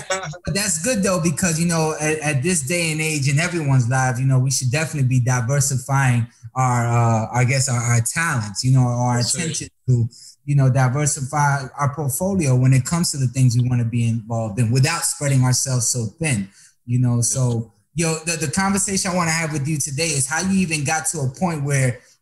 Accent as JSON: {"language": "English", "country": "Dominican Republic", "said": "Yeah, Dominicano here, Papi."}